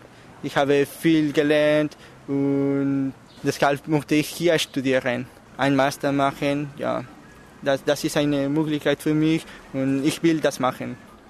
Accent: Mexico; German is a second language; ich komme aus Mexiko. Ich bin 17 Jahre und lerne Deutsch seit ungefähr 3 Jahren.

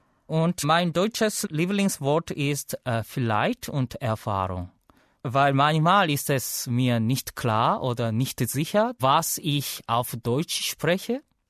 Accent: Seoul, South Korea; German is a second language; Guten Tag … Ich komme aus Südkorea, die Hauptstadt von Korea, Seoul. Und ich wurde 1982 geboren.

